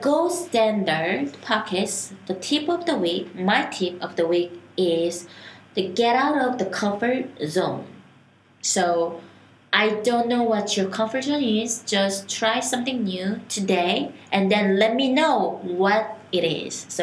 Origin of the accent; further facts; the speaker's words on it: South Korea; English is a second language; now in United States; I was growing up in Korea. We do have a four seasons, like spring, summer, fall, and winter.